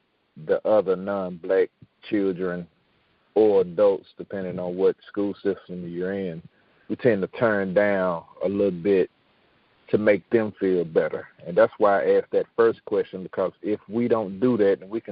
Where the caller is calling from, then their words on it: Chattanooga, Tennessee, United States; I'm calling from Chattanooga.